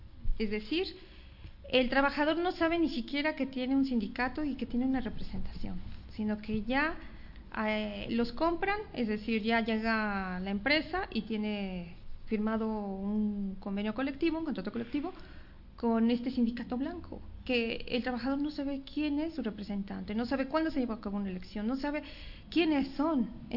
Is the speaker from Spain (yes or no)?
no; Mexico; así como los mexicanos decidimos por quién votar